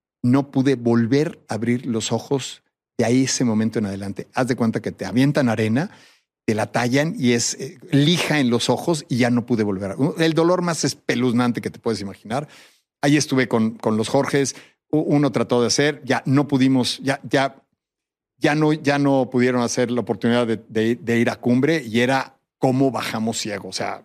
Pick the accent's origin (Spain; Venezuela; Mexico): Mexico; el chiste era ir como mexicanos a tratar de conquistar esta cumbre